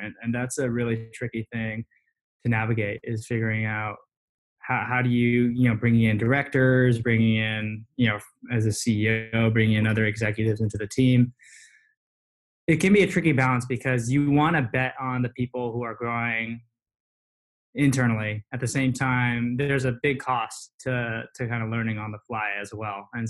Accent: Cupertino, California, United States; I grew up in Cupertino. So that is a tech area too.

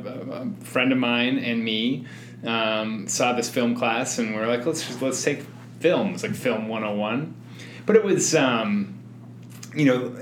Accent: Massachusetts, United States; I grew up in Massachusetts, and so there was never a moment where I considered it as a possible career. I come from a conservative family in eastern Massachusetts, so they were all business people or blue-collar workers.

